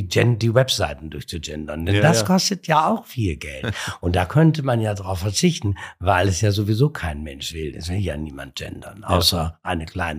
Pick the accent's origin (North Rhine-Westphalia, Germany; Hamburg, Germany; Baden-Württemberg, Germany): Hamburg, Germany; Ich komme aus Hamburg, ich fahre ja nicht in dieses Kaff, um noch was hier zu lassen.